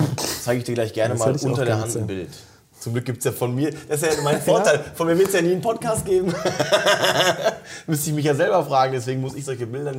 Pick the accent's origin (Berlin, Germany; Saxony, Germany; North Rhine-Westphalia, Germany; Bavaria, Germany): North Rhine-Westphalia, Germany; Hamm; ich komme ja aus Hamm, aus dem Ruhrgebiet, und wir haben da so eine kleine Halle, Zentralhalle heißt